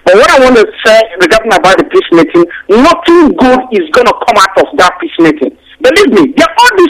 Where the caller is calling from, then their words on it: London, United Kingdom; I'm coming from London.